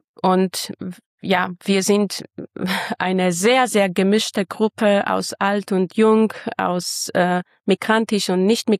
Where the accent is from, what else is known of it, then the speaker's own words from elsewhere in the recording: Armenia; now in Germany; ob diese Stadt in Armenien, in meinem Heimatland oder in Deutschland, in meinem jetzigen Wohnort ist.